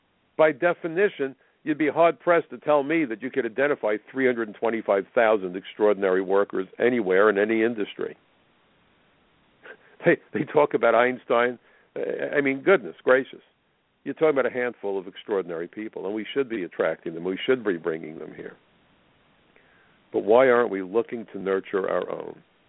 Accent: Brooklyn, New York, United States; I'm from Brooklyn, New York, and I'm a lifelong Democrat, but first and foremost, I'm an American

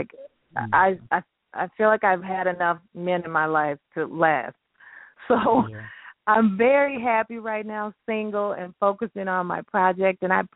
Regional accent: Houston, Texas, United States; I believe Texas, which is my hometown, Houston, Texas.

